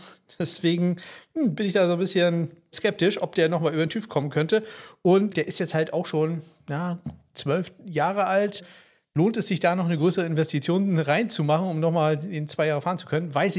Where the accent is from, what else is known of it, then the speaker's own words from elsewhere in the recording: Northern Germany, Germany; als Norddeutscher hat man das nicht so häufig.